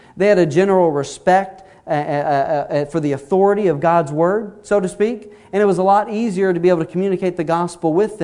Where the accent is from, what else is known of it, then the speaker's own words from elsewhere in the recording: Texas, United States; I'm from Texas, where there's churches on every corner.